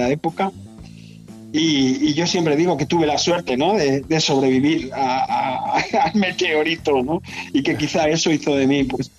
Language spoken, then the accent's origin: Spanish; Barcelona, Catalonia, Spain; en mi barrio, donde yo nací, cayó un meteorito en mi infancia, en los años finales de los 60.